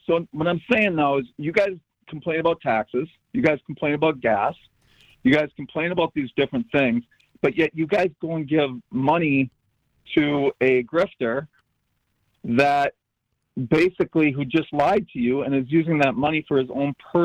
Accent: Wisconsin, United States; I'm originally from Wisconsin as well. I grew up in a family of educators.

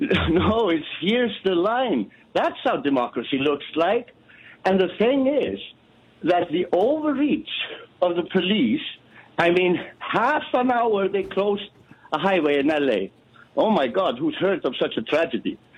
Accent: Iceland; English is a second language; now in Malta; No, I'm calling from Malta, but I'm Icelandic.

